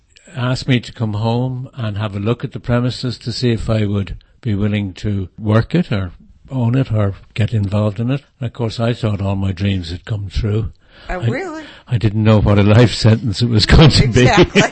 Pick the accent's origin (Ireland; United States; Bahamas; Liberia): Ireland; Dublin, Leinster; I was born and lived in Clontarf with my parents, who had been there for 40 years or so.